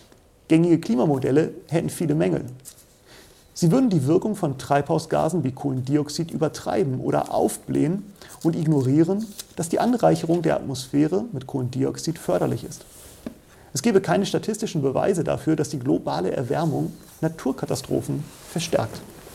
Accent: Germany; Ich meine, wir als Deutsche das Weltklima verändern.

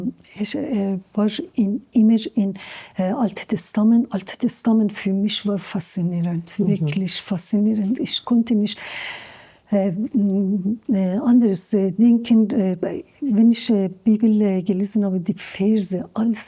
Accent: Iran; German is a second language; Bei uns in Iran, es ist so, wenn du mir etwas schenkst und zweimal, dreimal sagst du, es ist unhöflich, dass ich nicht nehme.

